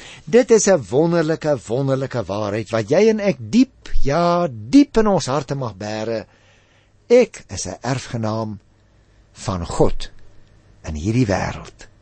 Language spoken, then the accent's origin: Afrikaans; Western Cape, South Africa; Nou, ek praat nogal van ek, omdat ek daarmee groot geword het in Goeie Kaap. Maar hoe langer ek hier in die noorde, ek wil amper vir jou sê in die buiteland woon, hoe langer begin ek soos die mense hier praat van ek.